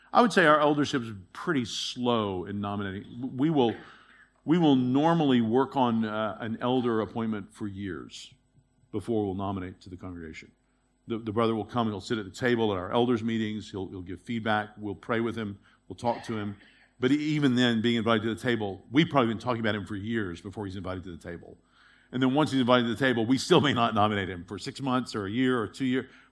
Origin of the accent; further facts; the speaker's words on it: United States; well, I'm an American. When I'm back in America, they realize, no, he's just weird.